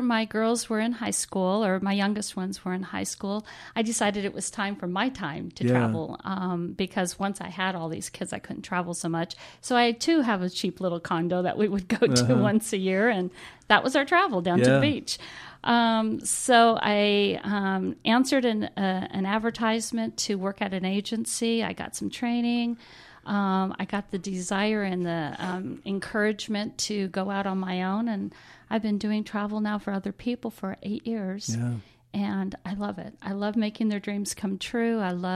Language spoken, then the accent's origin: English; the South, United States; Well, I grew up in the South, and I'm one of seventh out of 9 children, stepsisters and brothers.